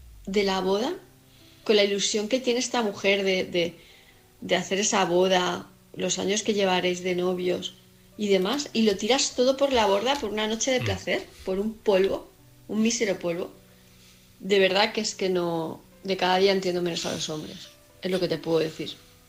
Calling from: Palma, Balearic Islands, Spain; de Palma de Mallorca

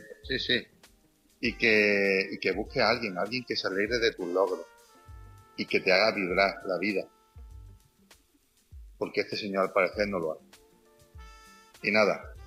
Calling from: Jaén, Andalusia, Spain

